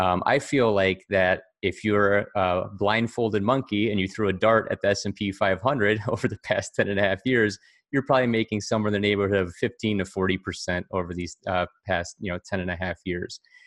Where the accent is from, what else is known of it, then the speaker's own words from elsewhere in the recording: Ohio, United States; Sure. So born and raised in Northeast Ohio, big Cleveland sports fan, graduated from the University of Akron with a finance degree